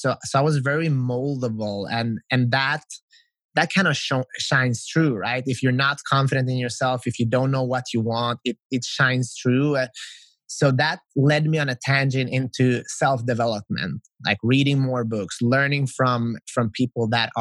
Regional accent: Sweden; also born or lived in North Macedonia; I grew up in Sweden, but I'm originally from Macedonia.

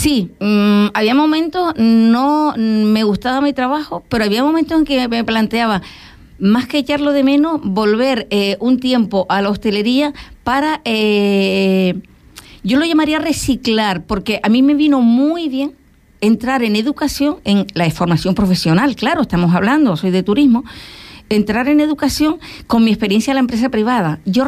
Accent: Canary Islands, Spain; now in Fuerteventura, Spain; Recuerdo que yo llegué a Fuerteventura en el 87, vine de Gran Canaria.

